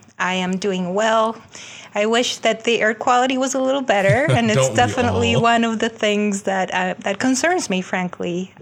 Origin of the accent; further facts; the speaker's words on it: Colombia; When I was growing up in Colombia, I saw firsthand poverty and hunger and malnutrition.